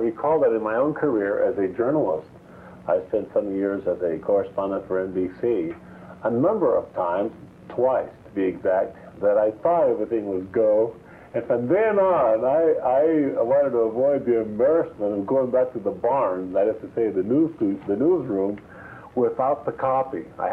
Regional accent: Alaska, United States; Being a Hispanic American is a very important part of my life because it's my roots. I'm proud and I am an American.

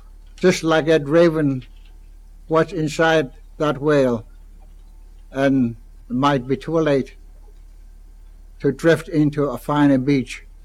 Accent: Klawock, Alaska, United States; I'm from Kluwak, Alaska, west coast of Prince of Wales Island.

